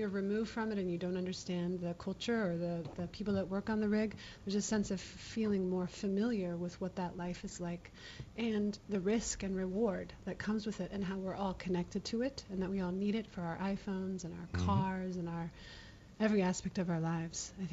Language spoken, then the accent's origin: English; Portland, Oregon, United States; You know, I come from Portland, Oregon, and there's a lot of environmentalists there.